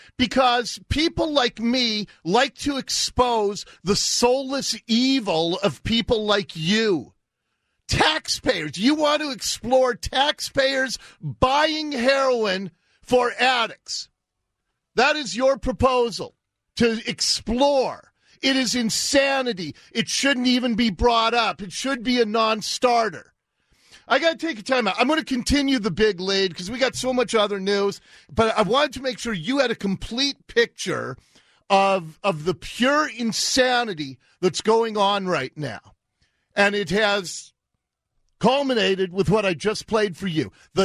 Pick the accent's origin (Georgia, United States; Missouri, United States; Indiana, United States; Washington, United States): Washington, United States; Seattle; when I was a little kid growing up in Ballard